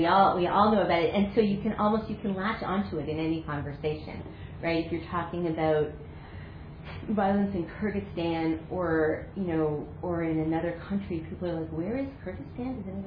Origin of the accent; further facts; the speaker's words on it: Brookline, Massachusetts, United States; my grandfather grew up in Chelsea, my mother grew up in Dorchester, and I grew up in Brookline.